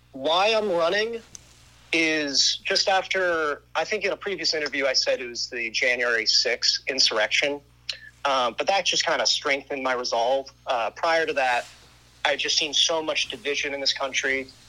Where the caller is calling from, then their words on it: Colony, United States; Yep, I'm calling from Colony.